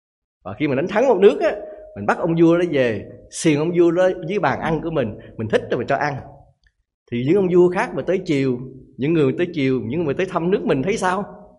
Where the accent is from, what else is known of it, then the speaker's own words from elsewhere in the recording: Northern Vietnam, Vietnam; accent: Southern Vietnamese; tôi với nói giọng Nam mà tôi là Bắc Kỳ